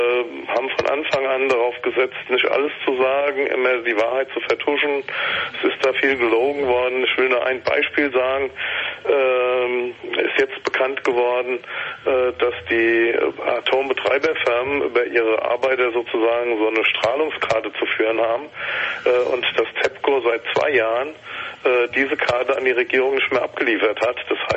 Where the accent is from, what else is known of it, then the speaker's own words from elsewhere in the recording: Langen, Hesse, Germany; Ich komme aus Langen selbst